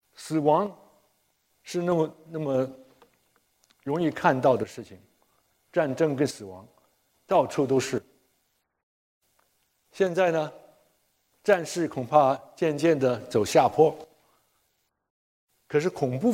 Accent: China; 我们中国人借给美国的多少多少钱。

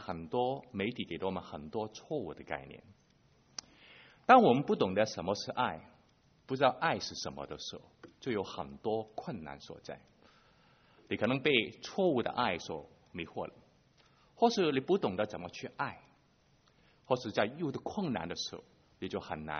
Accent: Hong Kong; 不知道大家有没有认得，我是从香港来的

